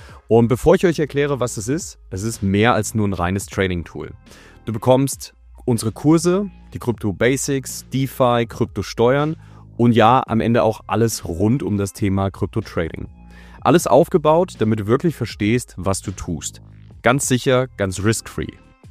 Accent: Hesse, Germany; now in Hamburg, Germany; Also ich komme ja ursprünglich aus Hessen, bin dann der Liebe wegen nach Hamburg.

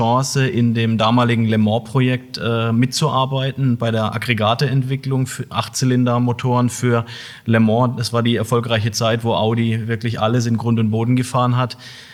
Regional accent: Heilbronn, Baden-Württemberg, Germany; Ich bin hier in der Region groß geworden, ja, bin in Heilbronn geboren. Von daher freut es mich auch wirklich, heute hier zu sein, in meiner Geburtsstadt sozusagen.

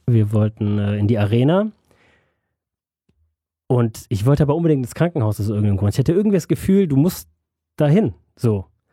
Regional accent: Düsseldorf, North Rhine-Westphalia, Germany; ich verbinde mit meiner Heimatstadt, also mit Düsseldorf, halt viel meine Familie, ne? Die Altstadt.

